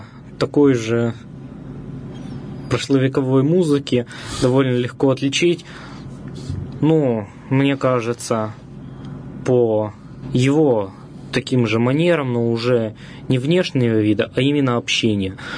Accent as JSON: {"language": "Russian", "region": "Mordovia", "country": "Russia", "said": "мордовская – это, так скажем, мое национальное самоопределение. Я мордвин. Я вообще стараюсь учить свой коренной язык мордовский."}